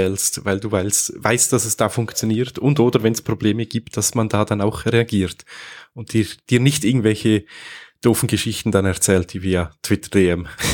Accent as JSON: {"language": "German", "country": "Switzerland", "said": "Also bei euch in Deutschland, bei uns in der Schweiz dürfen sie ja schon"}